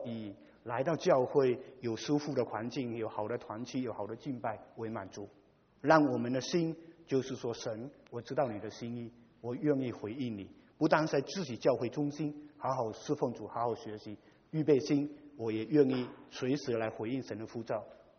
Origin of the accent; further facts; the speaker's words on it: Malaysia; 我在马来西亚长大，第三代的，